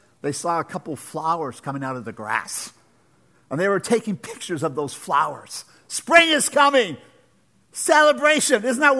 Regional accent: Alberta, Canada; now in Coquitlam, Canada; But you know, I'm from Alberta, so I'm used to shoveling snow.

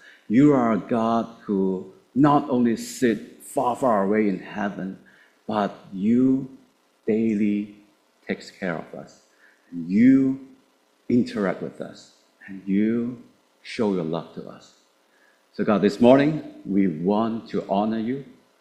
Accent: Hong Kong; I grew up in Hong Kong, and it's a city place, right?

